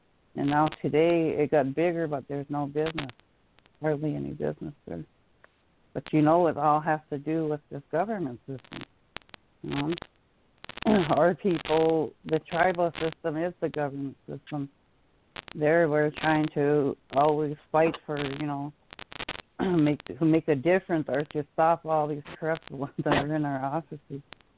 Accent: Montana, United States; from Northwest Montana, from the Pawnee Nation Reservation, which everybody knows as the Blackfeet.

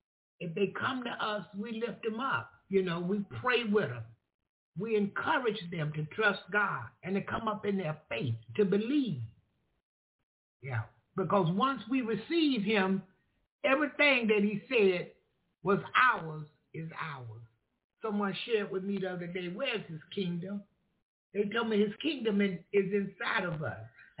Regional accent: United States; I'm from America. Y'all know I stay in my lane.

